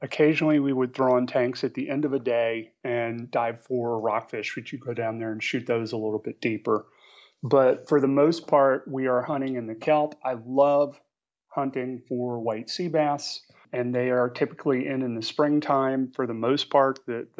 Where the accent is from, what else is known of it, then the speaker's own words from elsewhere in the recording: New Orleans, Louisiana, United States; now in California, United States; I grew up in New Orleans, and I was out here in California when I read that.